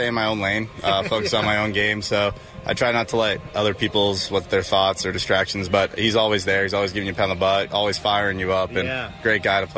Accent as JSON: {"language": "English", "region": "New England", "country": "United States", "tie": "born or raised there", "said": "Yeah, all Boston sports, Patriots, everything Boston. That's what I grew up with."}